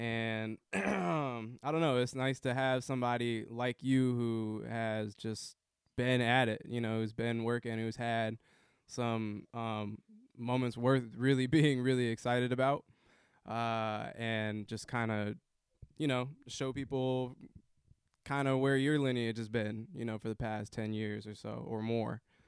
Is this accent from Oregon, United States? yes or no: yes; Portland, Oregon, United States; Yeah, I never, so I grew up here in Portland, but my brother did go to U